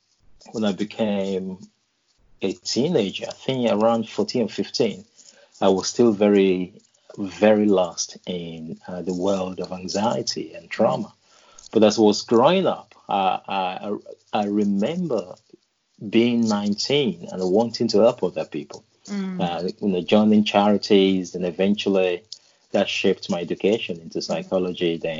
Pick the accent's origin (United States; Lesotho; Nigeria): Nigeria; Growing up in Nigeria, West Africa, my dad got married to 13 wives. 29 of us, the siblings, you know, I have brothers and sisters. So we lived in an impoverished environment, no money